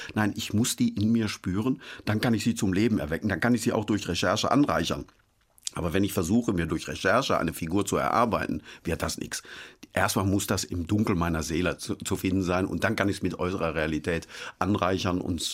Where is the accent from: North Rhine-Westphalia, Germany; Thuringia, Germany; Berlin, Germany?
North Rhine-Westphalia, Germany; Altena; diese Geschichte muss in meiner Heimatstadt spielen, in Altenheim, Sauerland.